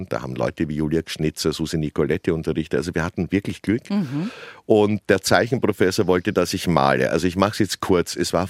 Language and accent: German; Hainburg an der Donau, Lower Austria, Austria; born there; Ich wurde in Hamburg an der Donau geboren, aber dann sehr früh übersiedelt.